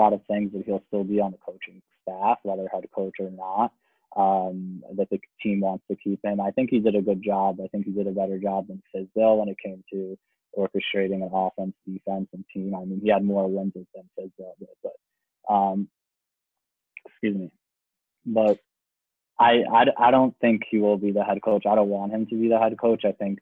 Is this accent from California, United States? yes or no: no; New York, United States; Being a New Yorker, we're not as patient. We're very fast-paced, you know, mentality and brain.